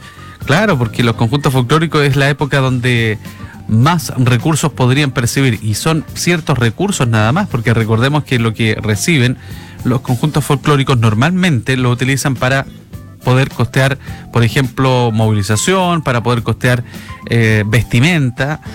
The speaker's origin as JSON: {"language": "Spanish", "country": "Chile", "said": "Creo que dentro de las cosas fundamentales como chileno es aprender a bailar nuestro baile nacional."}